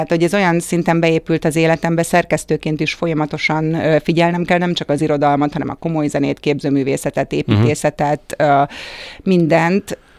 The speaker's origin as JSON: {"language": "Hungarian", "region": "Budapest", "country": "Hungary", "tie": "born or raised there", "said": "én itt laktam, én a Kodály köröndön születtem, ott éltem gyerekként"}